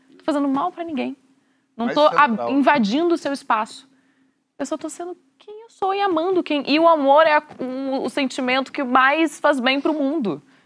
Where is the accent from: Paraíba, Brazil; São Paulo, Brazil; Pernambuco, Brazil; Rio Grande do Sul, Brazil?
Rio Grande do Sul, Brazil; na sociedade que eu fui criada, sou gaúcha, uma sociedade ainda mais retrógrada, né?